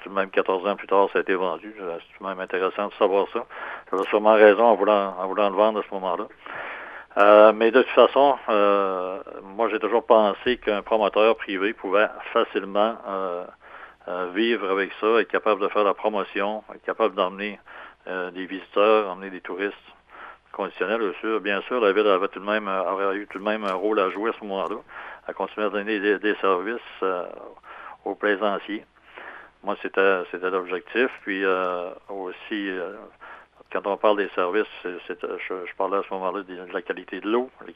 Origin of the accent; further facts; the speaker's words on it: Grande-Vallée, Quebec, Canada; also born or lived in Murdochville; Oui, je suis originaire de Grande-Vallée. J'ai passé une grande partie de ma vie à Murdochville de 1970 à 2004, en juin 2004.